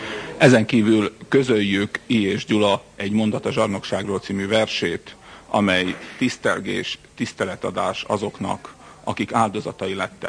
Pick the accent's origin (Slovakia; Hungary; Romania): Slovakia; de 6 éves voltam, amikor a forradalom zajlott. Én csehszlovákiai magyar vagyok